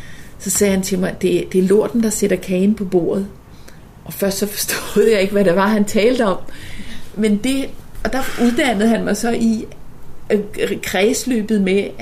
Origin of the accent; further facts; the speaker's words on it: Copenhagen, Capital Region of Denmark, Denmark; born there; Jeg er født her i København, og så er jeg... Min mor er jysk, så jeg har også sådan i min barndom, der kom jeg meget på landet.